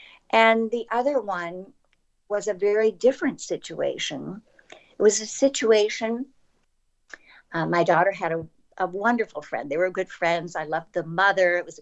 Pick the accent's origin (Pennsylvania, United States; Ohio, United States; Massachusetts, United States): Ohio, United States; Cleveland; I have a friend in Cleveland, Ohio. I'm from Cleveland.